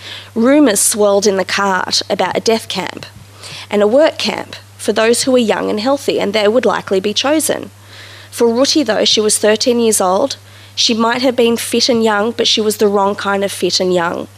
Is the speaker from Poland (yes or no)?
yes; Poland; English is a second language; So you're probably asking, why did I come from Poland all the way here